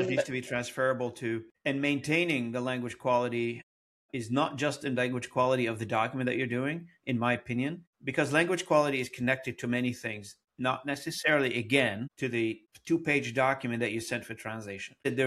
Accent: Beirut, Beirut Governorate, Lebanon; I'm from the Middle East, as you know, and I was born and raised in Beirut.

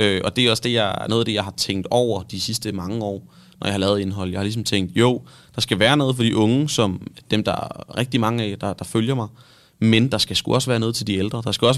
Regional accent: Svendborg, Region of Southern Denmark, Denmark; Jeg tror, det kommer fra min opvækst hjemme i Svendborg.

